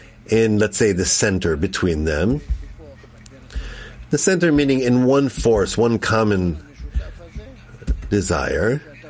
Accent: Georgia; Rav, I grew up in Georgia, and we had a synagogue.

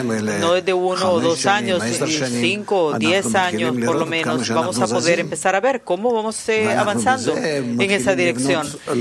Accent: Russia; born there; Spanish is a second language; Yo nací en Rusia.

